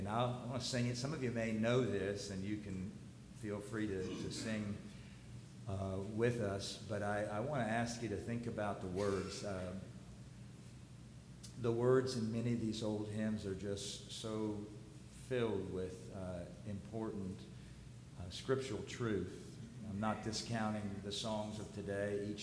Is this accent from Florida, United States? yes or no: yes; Hollywood, Florida, United States; The church I grew up in South Florida, in Hollywood, gave me a couple boxes of the hymn books